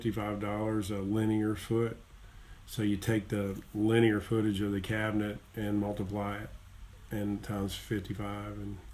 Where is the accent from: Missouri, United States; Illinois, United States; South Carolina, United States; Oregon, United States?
South Carolina, United States; Clover; I live in Lake Wylie, and I'm from Clover, class of 81, and I've watched this whole area grow